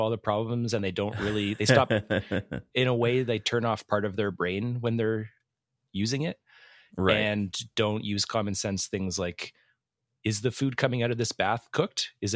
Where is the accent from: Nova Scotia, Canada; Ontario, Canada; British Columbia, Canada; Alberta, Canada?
Alberta, Canada; Edmonton; We're two chefs from Edmonton, Alberta, Canada.